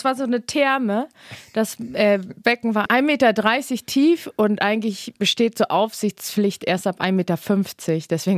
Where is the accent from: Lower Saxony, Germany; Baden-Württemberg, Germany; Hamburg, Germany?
Hamburg, Germany; Ich wohne auch in Barmbek. Also aufgewachsen in Alsterdorf und dann meine erste Wohnung war in Barmbek. Dann habe ich in Wilhelmsburg und dann so mittendrin in St. Pauli und in Altona.